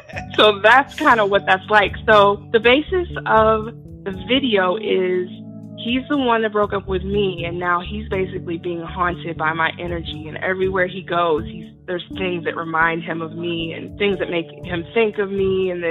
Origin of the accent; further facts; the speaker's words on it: St. Louis, Missouri, United States; I'm from St. Louis, Missouri, and she was supposed to come here last month